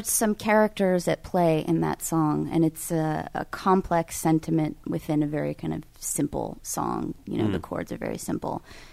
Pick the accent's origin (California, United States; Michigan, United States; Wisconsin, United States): California, United States; Well, I think it's important to understand California. I'm from California